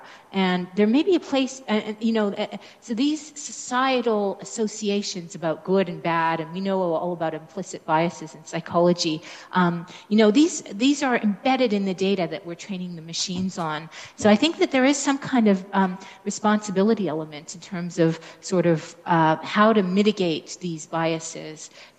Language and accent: English; Canada; first language en; I'm Canadian, English is my mother tongue